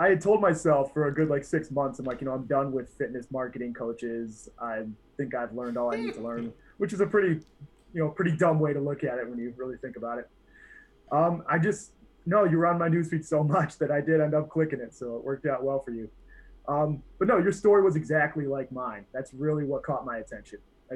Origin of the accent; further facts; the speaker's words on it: Sycamore, Illinois, United States; So I'm from Sycamore, Illinois. I'm sure nobody's ever heard of it. It's about an hour northwest of Chicago, tiny little farm town.